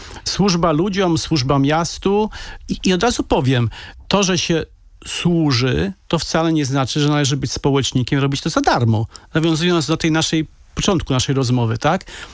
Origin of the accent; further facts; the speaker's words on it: Sopot, Pomeranian Voivodeship, Poland; ja się nie wywodzę z jakiegoś bogatego domu. Wychowałem się na tym właśnie sopockim podwórku i myśmy przez te 18 lat, o których pan wspomina, mieszkali z rodzicami w jednopokojowym, małym mieszkaniu, najpierw na ulicy Grunwaldzkiej lub Kilińskiego.